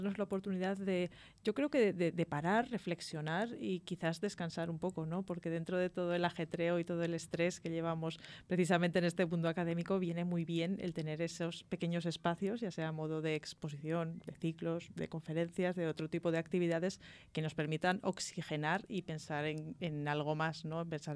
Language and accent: Spanish; La Puebla de Híjar, Aragon, Spain; la azucarera de mi pueblo, de la Puebla de Híjar